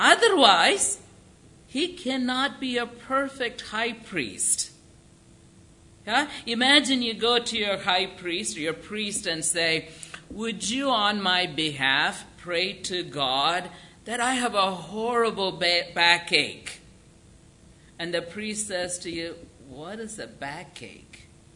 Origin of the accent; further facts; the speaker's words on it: India; Yeah, I grew up in India, and there is this place between my house and my grandparents' house that we go through on the bus